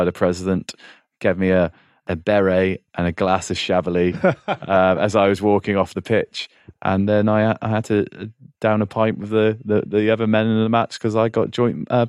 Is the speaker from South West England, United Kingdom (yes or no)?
yes; South West England, United Kingdom; I'm from the Forest of Dean, so I can say that.